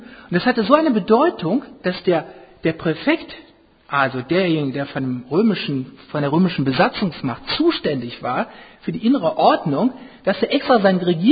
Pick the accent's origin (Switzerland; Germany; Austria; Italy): Germany; Das wäre jetzt eher kölsch zu erwarten, aber wir als Deutsche wissen natürlich, das ist sprachlich nicht so ganz sauber.